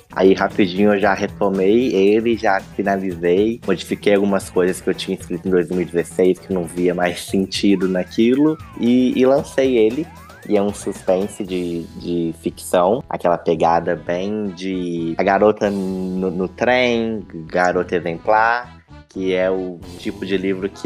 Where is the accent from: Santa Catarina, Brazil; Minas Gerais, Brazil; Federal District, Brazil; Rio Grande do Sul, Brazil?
Minas Gerais, Brazil; Juiz de Fora; Eu sou de Juiz de Fora e eu sou escritor